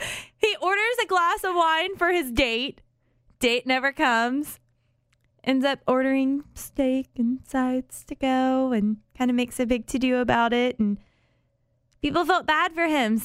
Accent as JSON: {"language": "English", "region": "Texas", "country": "United States", "tie": "born there", "accent": "Southern", "said": "Because I still sounded like a Southerner, even though I was born in Texas."}